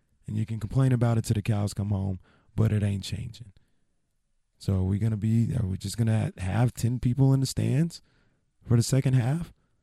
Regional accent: Sacramento, California, United States; I'm not from the Bay Area. I'm from Sacramento.

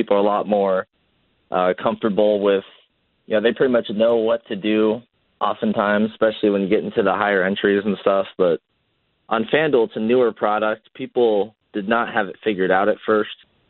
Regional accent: Indiana, United States; Oh no, I grew up in Indiana, if that tells you anything.

